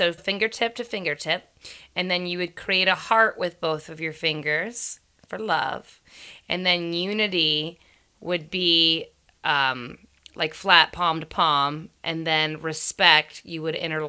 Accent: United States; Yeah. I'm American.

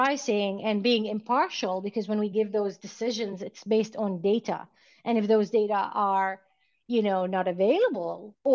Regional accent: Alberta, Canada; I lived in Alberta. I'm from Alberta, Canada.

